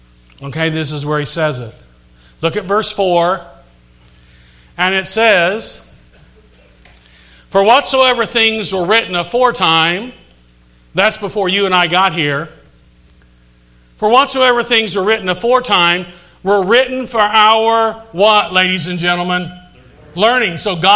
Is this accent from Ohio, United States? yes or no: no; Indiana, United States; Now, I grew up in Indiana. We had cornfields. Far as the eye could see.